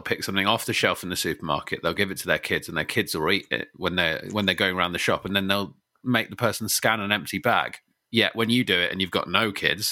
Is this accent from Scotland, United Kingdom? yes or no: no; London, United Kingdom; I grew up in London.